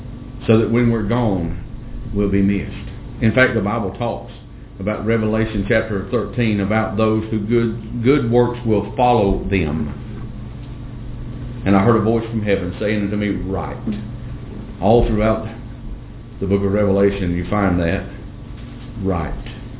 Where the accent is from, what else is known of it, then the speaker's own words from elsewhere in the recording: the South, United States; I'm from the South.